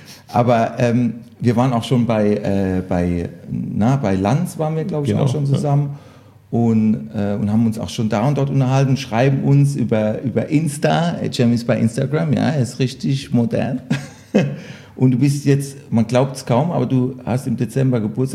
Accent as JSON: {"language": "German", "region": "Baden-Württemberg", "country": "Germany", "said": "Er ist zwar Schwabe, ich bin Kurpfälzer"}